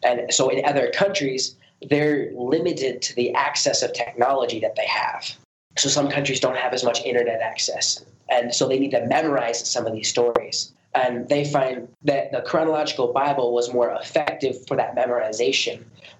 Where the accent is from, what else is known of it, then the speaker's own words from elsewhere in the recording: United States; For example, when I was growing up in America, I had a very good education.